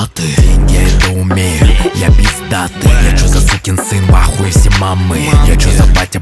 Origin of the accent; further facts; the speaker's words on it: Chelyabinsk Oblast, Russia; Приятно познакомиться, я из Челябинской области.